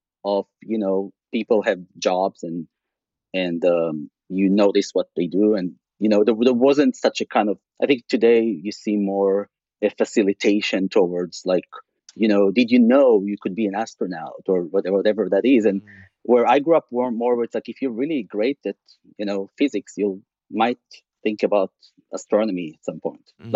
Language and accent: English; Israel; I grew up in Israel?